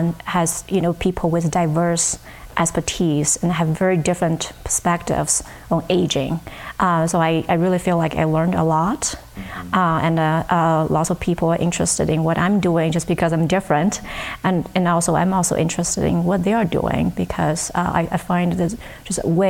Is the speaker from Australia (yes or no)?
no; China; moved away as an adult; now in United States; No, I grew up in China.